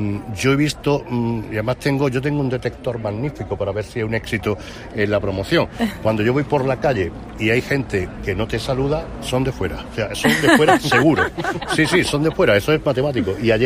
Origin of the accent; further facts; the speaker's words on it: Antequera, Andalusia, Spain; orgulloso de mi pueblo, orgulloso de Antequera